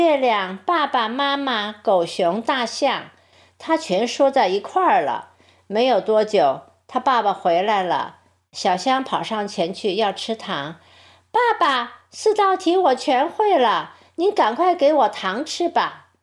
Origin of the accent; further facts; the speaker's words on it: Beijing, China; now in United States; 我是北京人，在北京生活了30多年，我很爱我的老家。